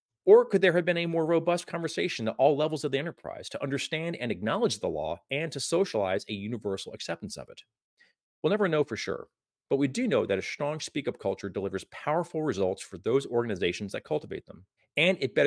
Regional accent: New Jersey, United States; After all, I'm from New Jersey, and if there's one thing I know how to do, it's cutting across a few lanes of traffic at a moment's notice.

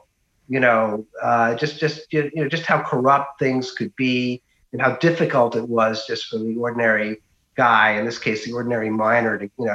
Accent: Massachusetts, United States; I'm from Massachusetts, never been to Alaska.

